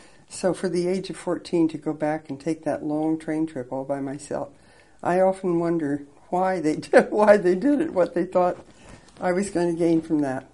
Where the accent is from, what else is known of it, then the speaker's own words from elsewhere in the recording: Kansas, United States; because I grew up in Kansas, which is right in the middle of the United States.